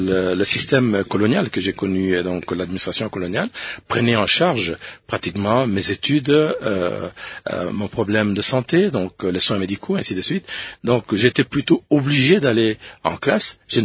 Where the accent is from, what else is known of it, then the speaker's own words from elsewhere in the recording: Lubumbashi, Haut-Katanga, DR Congo; J'ai grandi à Lubumbashi dans plusieurs communes, que ce soit ce qu'on appelait commune Albert, qui est devenue commune Kamalondo, commune Kenya, et puis commune Katuba.